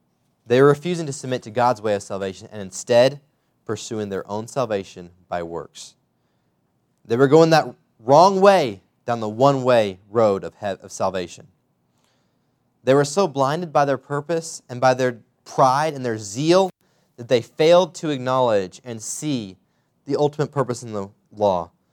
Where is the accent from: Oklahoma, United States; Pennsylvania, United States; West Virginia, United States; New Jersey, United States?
Oklahoma, United States; Oklahoma City; I grew up in Oklahoma City where sin, it's rampant. It's a big city.